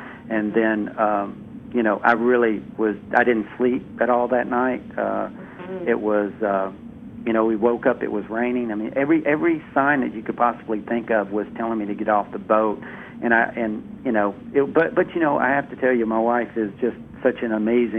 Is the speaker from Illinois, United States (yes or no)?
no; Louisiana, United States; I'm from Louisiana.